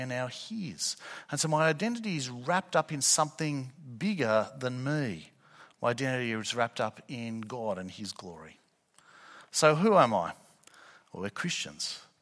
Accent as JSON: {"language": "English", "country": "Australia", "said": "I may be an Australian, but I'm not first and foremost an Australian. I'm first and foremost a Christian."}